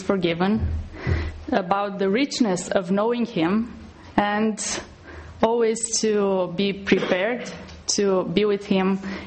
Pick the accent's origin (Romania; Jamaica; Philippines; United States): Romania; I come from Romania, and I would like to ask the children if they know the colors of the Romanian flag.